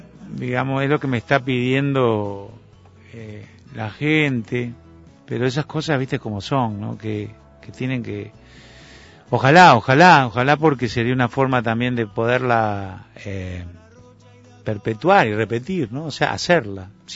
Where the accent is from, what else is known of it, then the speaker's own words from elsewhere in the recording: Montevideo, Uruguay; moved away; con la mirada puesta, con el norte puesto en Montevideo, en mi país. Yo adoro este país, amo este lugar